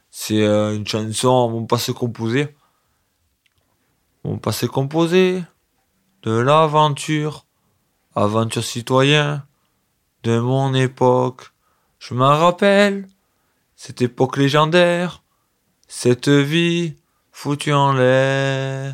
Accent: Sénas, Provence-Alpes-Côte d'Azur, France; J'ai grandi à Sénas, chez mes parents.

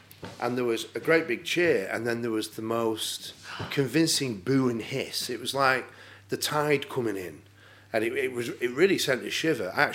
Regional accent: Bury, North West England, United Kingdom; So I'm from Bury.

